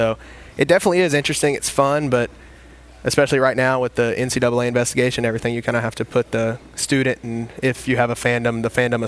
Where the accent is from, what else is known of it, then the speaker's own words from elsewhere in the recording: Knoxville, Tennessee, United States; So my family moved to Knoxville a little bit after Hurricane Katrina. So really, I guess I was raised in Knoxville, but we visit Louisiana and miss the food in Knoxville for sure.